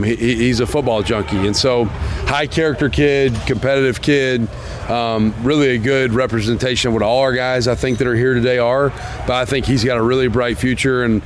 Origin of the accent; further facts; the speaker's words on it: Huntsville, Alabama, United States; I grew up in Huntsville.